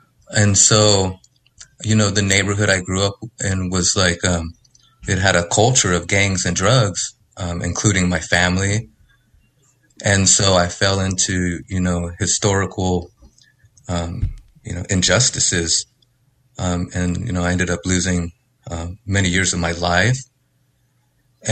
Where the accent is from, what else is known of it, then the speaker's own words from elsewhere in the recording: San Jose, California, United States; I grew up in South San Jose, a low income community of color.